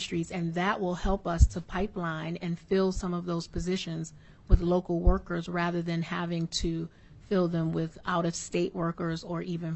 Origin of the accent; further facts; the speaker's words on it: Alaska, United States; I come from the Mat-Su, you know, the fastest growing area across the state